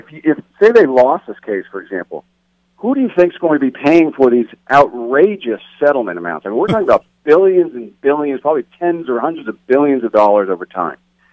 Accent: Massachusetts, United States; the woman from my home state, Massachusetts, were the only two.

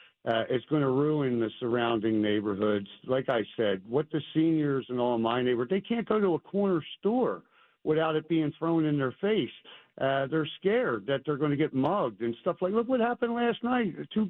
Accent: Philadelphia, Pennsylvania, United States; I'm a South Philly guy. I hang out in South Philly still.

